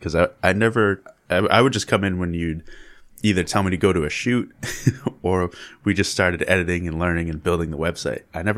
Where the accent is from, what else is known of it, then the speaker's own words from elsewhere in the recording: Massachusetts, United States; now in Los Angeles, United States; I came out in 2009 from Massachusetts. I played in a ton of bands over there.